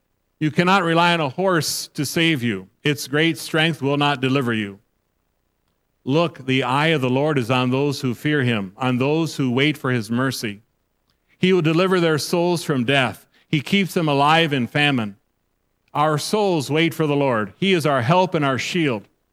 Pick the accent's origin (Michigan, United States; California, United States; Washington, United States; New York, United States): Michigan, United States; Growing up in Michigan, one of my fond memories on 4th of July weekend was attending with my father and my brothers the fast-pitch softball tournament along the shores of Lake Michigan.